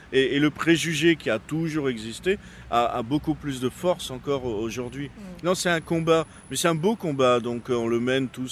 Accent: France; on est français avec une religion, voilà, on ne va pas dans une église, on va dans une synagogue

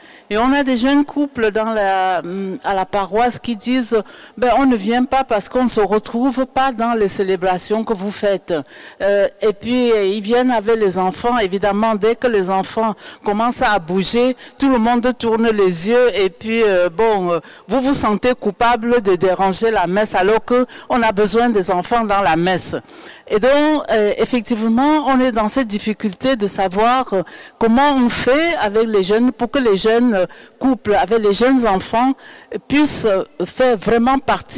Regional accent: Pau, Nouvelle-Aquitaine, France; je viens de Pau.

